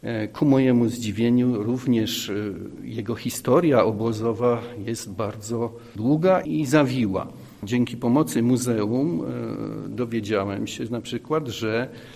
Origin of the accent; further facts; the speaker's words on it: Mikołów, Silesian Voivodeship, Poland; ja przyjechałem ze Śląska, z Mikołowa.